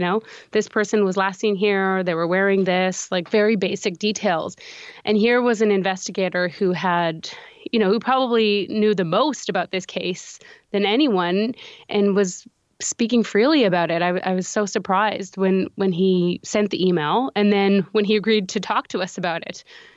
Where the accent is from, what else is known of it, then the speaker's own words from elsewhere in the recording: Saskatchewan, Canada; I'm Cree from Saskatchewan.